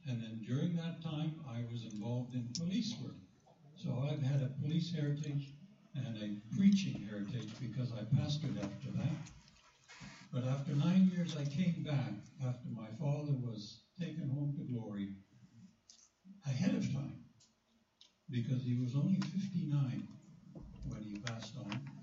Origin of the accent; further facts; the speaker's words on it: South Africa; first language Shangaan; English is a second language; now in Canada; I was raised in Africa. My first language that I spoke was Shangaan. And that's a language that I learned before English. Why? Because my parents were missionaries with the Pentecostal Assemblies of Canada to South Africa, and I lived 70 miles from the nearest town